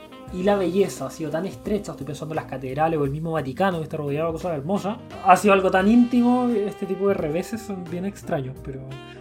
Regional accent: Chile; Si no soy chileno, no soy nada. Argentino no, por ejemplo.

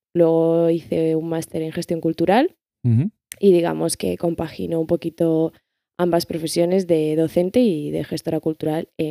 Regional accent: Galicia, Spain; moved away as an adult; now in Madrid, Spain; Pues yo soy gallega

